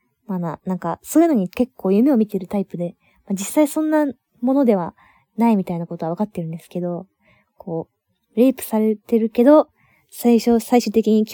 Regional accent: Okinawa, Japan; moved away; 出身地は、沖縄です。はい。沖縄出身で、他のところにちょっと引っ越したりとかしてて、まあ、そんな感じでやってるんですけど、なのでもう本当に出身地ってだけで沖縄は、そんな感じなんですけど、今でもたまに戻ってきたりしています。

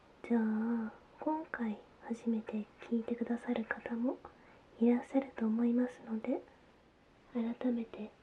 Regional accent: Aichi, Japan; 出身地は愛知県です。

